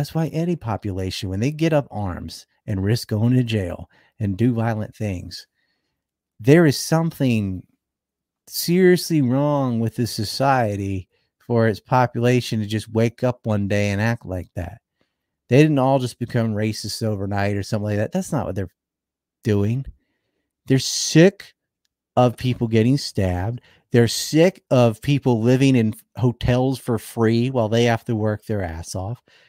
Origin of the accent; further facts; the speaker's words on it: United States; now in Japan; assimilated to Japanese, learned the language. I had children born there. Like, but I'm not Japanese. I'm still American.